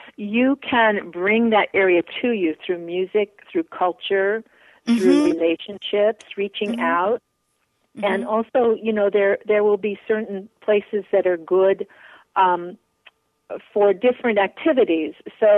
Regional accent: Colorado, United States; also born or lived in Maine; I grew up in Colorado and I ended up in Maine.

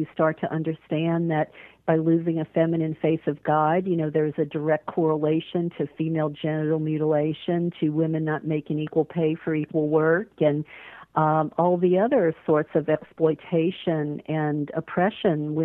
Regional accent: New Orleans, Louisiana, United States; But I grew up in New Orleans, which is, for those listeners who don't know, that's the Bible Belt.

